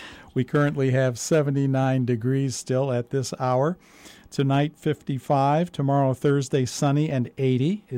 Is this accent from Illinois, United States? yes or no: yes; Illinois, United States; And so I'm from Illinois.